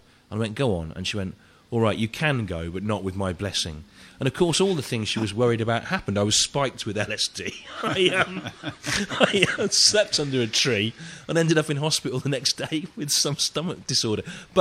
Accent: Birmingham, West Midlands, United Kingdom; growing up in Birmingham, which had really weirdly tight licensing laws because of its

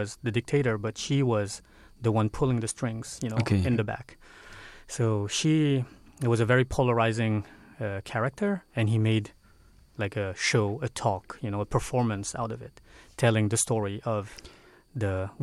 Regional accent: France; when I was growing up in France. I was trying to be the most French person, pushing back my Filipino roots.

